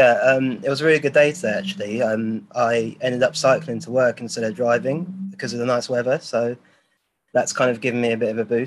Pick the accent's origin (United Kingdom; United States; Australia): United Kingdom; Watford, East of England; I'm 31 years old. So I was born in Watford as well. And I lived here most of my life, apart from when I lived at university and when I did a ski season. I'm currently living in a flat with my girlfriends.